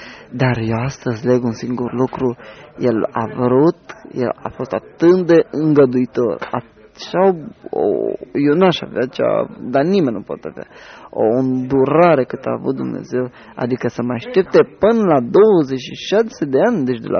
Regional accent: Sibiu, Sibiu County, Romania; Că eu sunt din Sibiu. Eu nu sunt de aici.

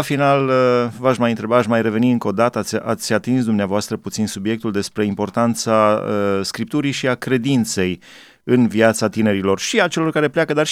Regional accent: Alba Iulia, Alba County, Romania; i-am crescut la Alba Iulia

